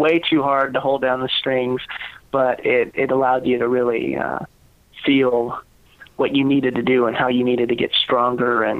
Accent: Kansas City, Missouri, United States; Well, actually, I grew up a little bit in both. My dad lived down in the Westport area while I was growing up

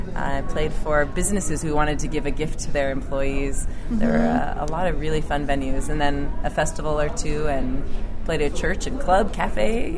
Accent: Anchorage, Alaska, United States; now in Galena, United States; I was born in Anchorage, which we kind of call North Seattle, or the city that's closest to Alaska. Uh-huh. But yeah, I grew up and was born there, and then moved to Galena about 11 years ago.

